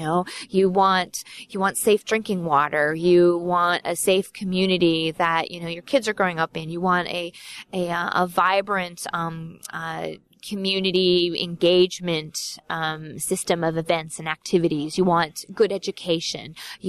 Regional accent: Iowa, United States; I grew up on a farm, and I have never known more connection to where my food comes from, to the land, to the impact I have on a day-to-day basis than you know, growing up on a farm and being an Iowan.

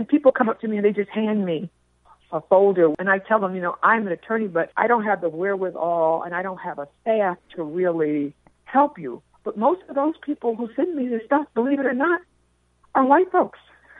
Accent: Washington, District of Columbia, United States; now in Iowa, United States; This is out on the East Coast, which is where I come from. I moved here from the Washington, D.C. area 16 years ago. So I'm not a native to Iowa.

